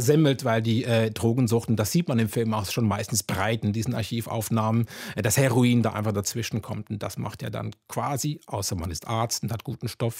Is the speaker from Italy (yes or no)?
no; Zurich, Switzerland; accent: Swiss; Auch quasi meine Heimatstadt, wenn man so möchte. Ich kann den Akzent auch gerne ein bisschen breiter machen, wenn es nötig ist.